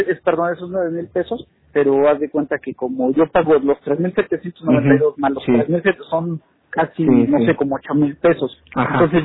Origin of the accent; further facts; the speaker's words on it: Tulancingo, Hidalgo, Mexico; Fui a una oficina que está en Pachuca, porque yo soy de Tulancingo.